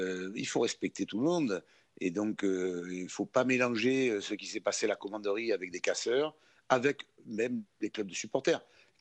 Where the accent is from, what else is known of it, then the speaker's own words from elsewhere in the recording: Marseille, Provence-Alpes-Côte d'Azur, France; Je suis un Marseillais, j'aime ma ville